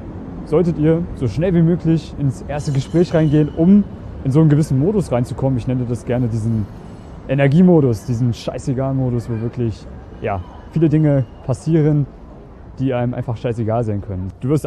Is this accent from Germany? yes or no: yes; Germany; Ich bin aus Deutschland ursprünglich